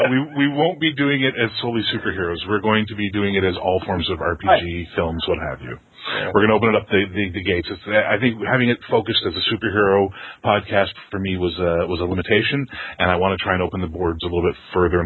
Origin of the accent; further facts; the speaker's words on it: Canada; I'm Canadian.